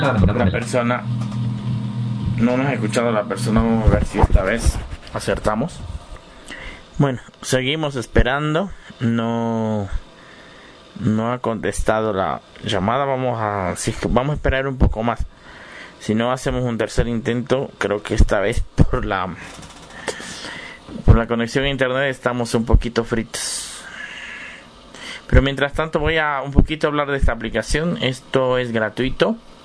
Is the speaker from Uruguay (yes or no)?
no; Ecuador; yo soy de Ecuador.